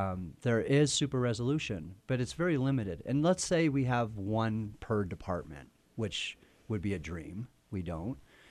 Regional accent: Park City, Utah, United States; come to beautiful Park City, my hometown, and that's why it's here.

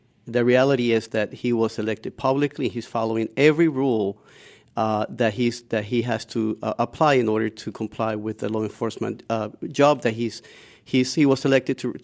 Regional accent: United States; to me as an American, it's unbelievable that we have a law enforcement agency

